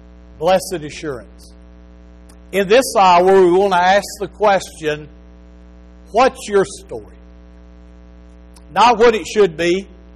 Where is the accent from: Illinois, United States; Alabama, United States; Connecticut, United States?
Alabama, United States; Huntsville; I grew up in North Alabama, graduated from high school in 1978 in Huntsville, Alabama.